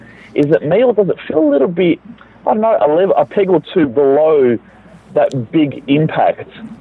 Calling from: Australia; calling from Australia.

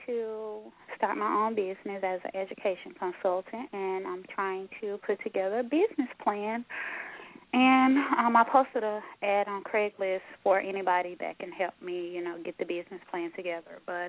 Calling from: Texas, United States; I'm in Texas.

